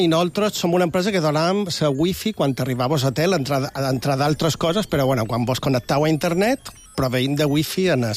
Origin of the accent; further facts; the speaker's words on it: Palma, Balearic Islands, Spain; Pues jo sóc de Palma de Mallorca, però bueno, mon mare és filaritxera i mon pare és palmesana, o sigui, una mescla.